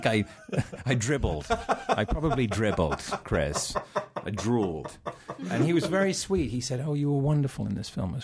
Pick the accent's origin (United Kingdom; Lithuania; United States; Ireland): United Kingdom; England; growing up in England